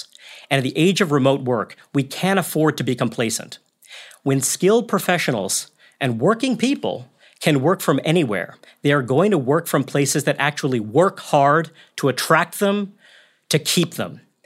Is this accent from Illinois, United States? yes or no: no; New York, United States; Let me begin by saying that I was born and raised in New York. It is my home, and I love it dearly.